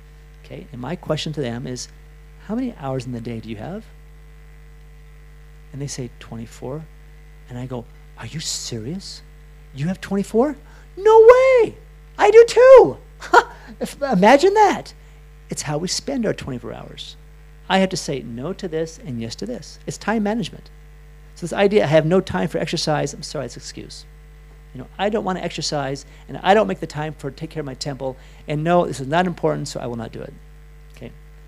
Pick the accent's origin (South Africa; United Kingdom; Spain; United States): Spain; since I'm from Spain, you can sort of forgive me.